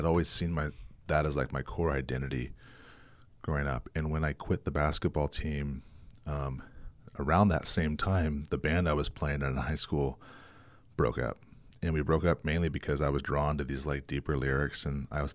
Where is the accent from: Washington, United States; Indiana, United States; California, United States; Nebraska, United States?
California, United States; Cayucos; I feel like I learned a lot about community growing up in Cayucas and the importance of friends and neighbors